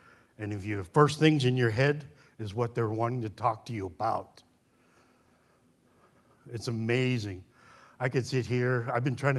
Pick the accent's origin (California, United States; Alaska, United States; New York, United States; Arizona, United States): Alaska, United States; Hoonah; I'm originally from Huna. I'm the speaker of our clan house. This is my father's country.